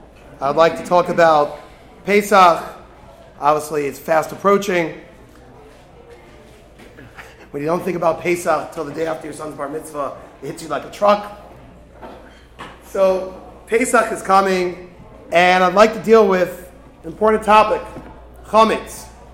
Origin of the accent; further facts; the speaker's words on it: Brooklyn, New York, United States; I grew up in Brooklyn, in Bensonhurst. There are lots of Vinnies back in the day.